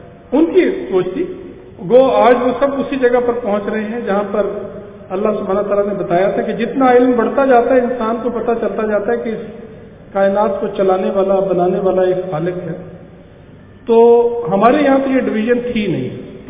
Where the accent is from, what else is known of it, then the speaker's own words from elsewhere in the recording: Lahore, Punjab, Pakistan; لاہور شہر جو میرا اپنا شہر ہے، میں اسی شہر میں پلا بڑھا ہوں اور اسی شہر میں ریٹائرمنٹ کے بعد رہائش کا ارادہ ہے ابھی.